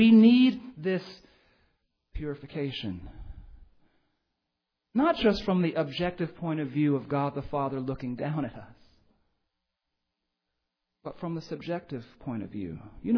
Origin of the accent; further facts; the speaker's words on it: West Coast, United States; perhaps I'm in the South now, though I'm from West Coast